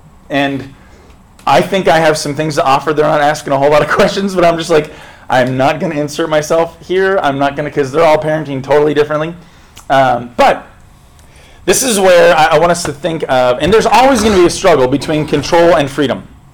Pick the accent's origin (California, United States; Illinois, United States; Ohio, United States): California, United States; San Diego; I grew up in San Diego